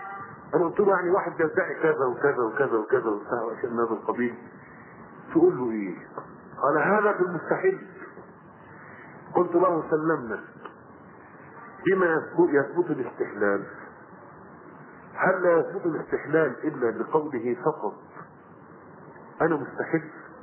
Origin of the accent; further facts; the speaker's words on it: Egypt; قلت له يا عم الشيخ، عندنا في مصر لما ضحكوا عليه